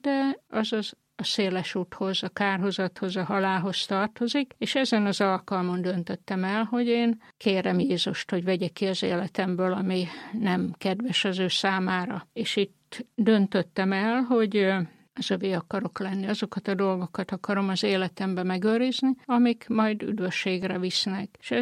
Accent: Bokortanya, Szabolcs-Szatmár-Bereg, Hungary; Szabolcsi Bokortanyán nőttem fel, Nyíregyházától 17 kilométerre.

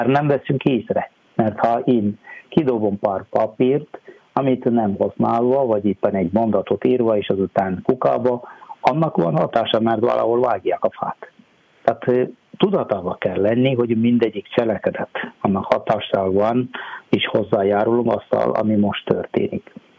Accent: South India, India; Hungarian is a second language; now in Hungary; egyébként Dél-Indiából származom, már 23 éve vagyok, itt 24. évben vagyok. Hát én 2003. október 9-én érkeztem Magyarországra

